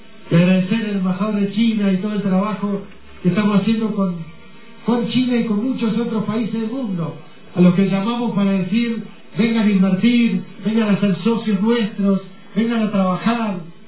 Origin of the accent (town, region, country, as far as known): Argentina